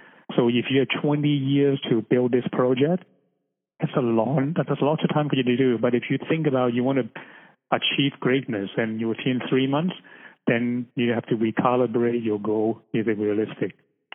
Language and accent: English; Canada; especially in Canada, you know, we're Canadian.